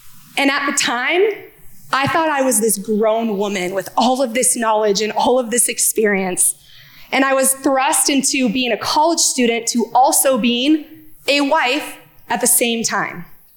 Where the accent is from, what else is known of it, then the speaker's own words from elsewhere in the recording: Rapid City, South Dakota, United States; I grew up in Rapid City, South Dakota, in a strong Christian home where Christian morals and values were the norm.